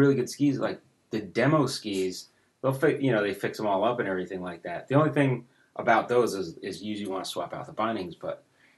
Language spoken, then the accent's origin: English; New Jersey, United States; we are from Jersey